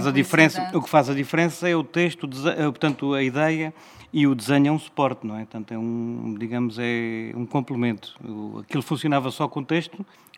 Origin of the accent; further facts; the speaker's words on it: Alentejo, Portugal; Como disse, sou alentejano, tenho fama, mas ao menos tenho proveito também, não é?